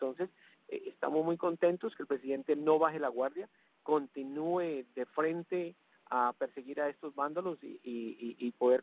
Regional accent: Colombia; born there; especialmente en mi país natal, Colombia.

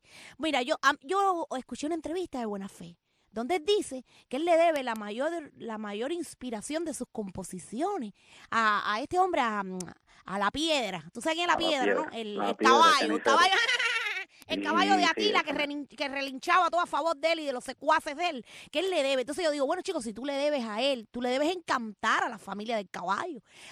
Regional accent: Cuba; born there; desde que yo nací en Cuba

